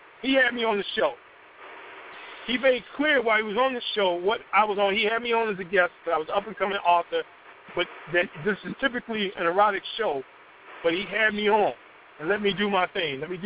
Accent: Chicago, Illinois, United States; I'm from Chicago, so we cheated politics like that.

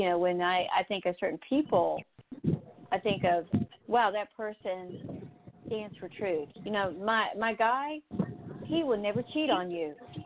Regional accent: North Carolina, United States; And I grew up in North Carolina and very, very southern and everything.

